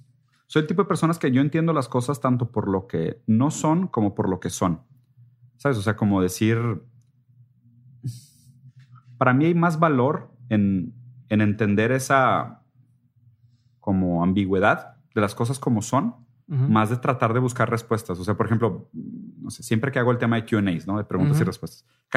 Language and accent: Spanish; Brazil; Yo soy brasileño. Y a mí me tocó una historia en Brasil de pánico, de miedo